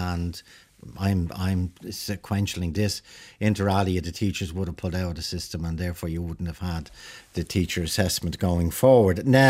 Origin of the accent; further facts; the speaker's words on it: Dublin, Leinster, Ireland; I know when I was growing up in Ballyfermot